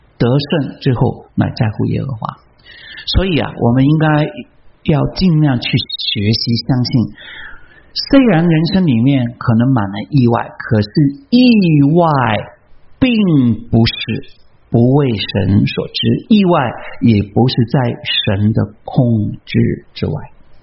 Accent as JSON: {"language": "Chinese", "country": "China", "lives_now": "United States", "said": "我现在录了美籍，可是我只想到中国，我们中国人就是这个样子的。"}